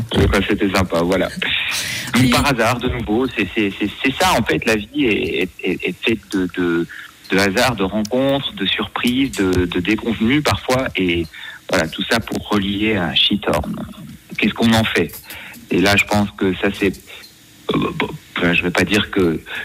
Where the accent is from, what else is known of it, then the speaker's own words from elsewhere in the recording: Brussels, Brussels-Capital Region, Belgium; Quand je viens de Bruxelles, où bien sûr c'est aussi une ville bilingue